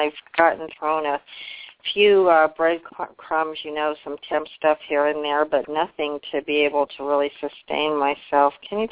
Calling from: Nevada, United States; I'm calling you from Nevada.

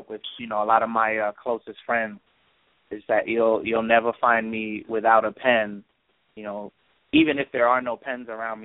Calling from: Brooklyn, New York, United States; I'm calling from Brooklyn, New York.

